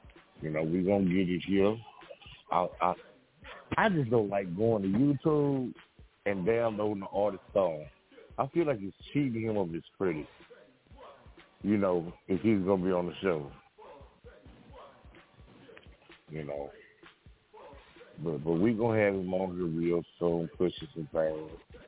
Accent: Crockett, Texas, United States; they're trying to come up with best dates for my event here in my hometown. They're going to make give me my own day. So it'll be like, you know, like Trey Day in Houston. We're going to have a Hair Love Day in Crockett, Texas.

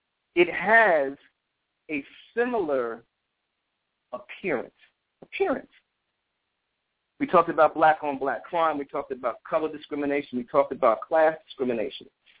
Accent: New Jersey, United States; New Jersey, moved out to Piscataway, we moved to Westfield, we moved to Highland Park, et cetera. I'm from Jersey.

